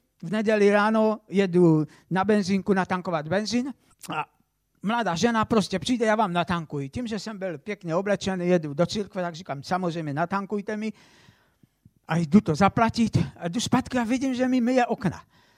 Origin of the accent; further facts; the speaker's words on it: Moravian-Silesian Region, Czechia; Já pocházím ze Slezska, mám polské školy